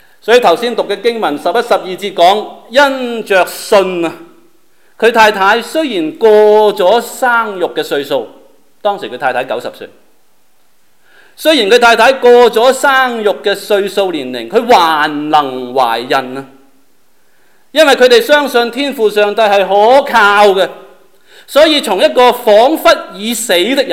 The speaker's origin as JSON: {"language": "Chinese", "country": "Hong Kong", "moved": "yes", "said": "美國人一聽我的口音就知道你有口音，你不是本地人"}